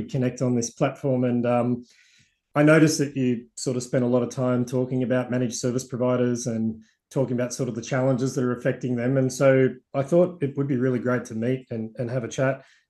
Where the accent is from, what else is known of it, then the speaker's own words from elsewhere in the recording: Sydney, New South Wales, Australia; I'm from Sydney, so. You know, cold to us is when it drops below, 27 degrees Celsius.